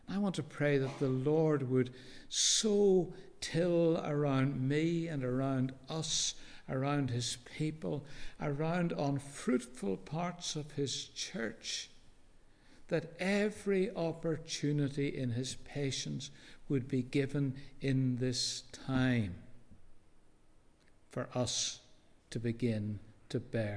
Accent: Belfast, Northern Ireland, United Kingdom; I grew up in Belfast, was on a trolley bus route.

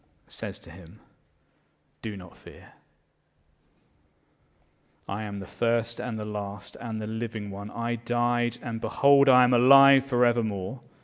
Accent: United Kingdom; As a British subject, a citizen, if you ever meet King Charles, you are either meant to curtsy, if you're a woman, or you bow

